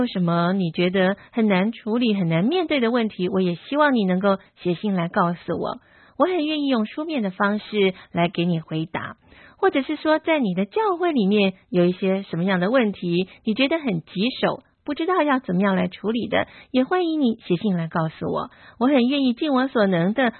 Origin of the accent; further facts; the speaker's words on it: China; 特别是我们中国人的家庭呢，婆媳的问题是很严重的。